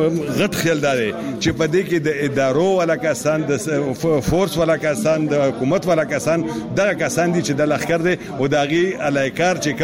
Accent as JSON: {"language": "Pashto", "town": "Bara", "region": "Khyber Pakhtunkhwa", "country": "Pakistan", "said": "ز د باړې يم باړې کې بر کمبرخیل يم. کمبرخیل سره مې تعلق ده او مالته اوسېګم"}